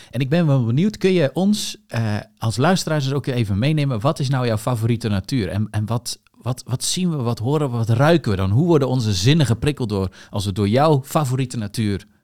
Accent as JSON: {"language": "Dutch", "region": "South Holland", "country": "Netherlands", "said": "ja, ik kom uit de Alblasserwaard"}